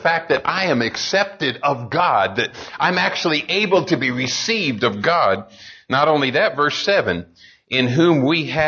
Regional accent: Arizona, United States; now in Texas, United States; I never grew up with daylight savings time. I grew up in Arizona. And so I never had to mess with it.

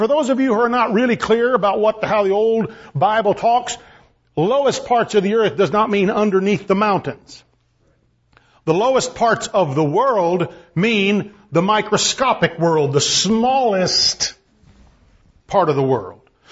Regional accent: San Antonio, Texas, United States; And of course, I'm not used to snow because I'm from San Antonio, and if it snows, it's a big deal, you know.

